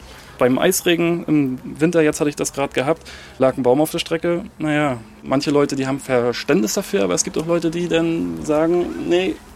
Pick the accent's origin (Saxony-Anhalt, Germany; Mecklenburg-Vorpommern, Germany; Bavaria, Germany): Mecklenburg-Vorpommern, Germany; Usedom; Das ist meine Heimat und hier bin ich aufgewachsen und hier lebe ich halt.